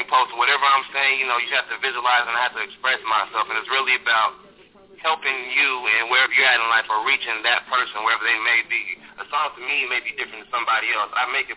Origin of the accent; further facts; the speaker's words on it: Fort Worth, Texas, United States; also born or lived in Dallas; I'm from Dallas, Texas. I was born in Dallas, raised in a little town called Fort Worth. I moved around a little bit to Fort Worth, Arlington, Mansfield, you know, the whole DFW area.